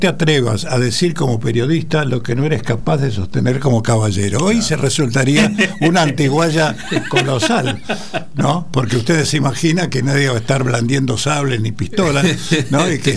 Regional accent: Rosario, Santa Fe, Argentina; now in Buenos Aires, Argentina; Yo estoy aporteñado de varias décadas, sin pero duda. Sigo siendo rosarino

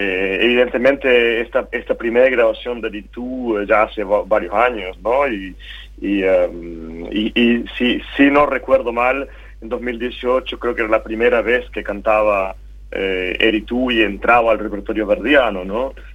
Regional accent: Posadas, Misiones, Argentina; now in Europe; yo soy de Posadas y siempre con mucho cariño hacia mi tierra, hacia nuestra música. Me crié ahí

